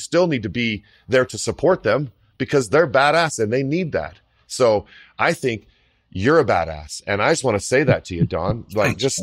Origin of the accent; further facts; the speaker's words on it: United States; I am an American. That's all I got to say.